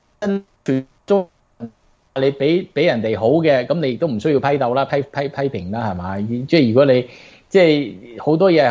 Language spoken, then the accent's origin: Cantonese; Hong Kong; 我記得我細個喺香港嗰陣時